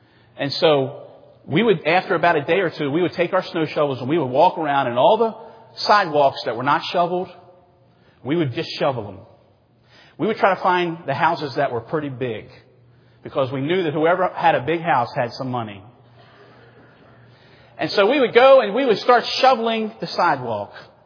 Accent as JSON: {"language": "English", "region": "Maryland", "country": "United States", "tie": "born or raised there", "said": "I remember when I was growing up in Maryland, around this time of year, it would start to snow."}